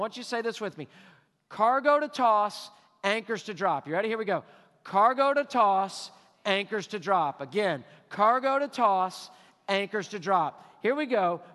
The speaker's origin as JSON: {"language": "English", "region": "Texas", "country": "United States", "said": "I'm from Texas. I'm going home, okay? We don't do this in Texas."}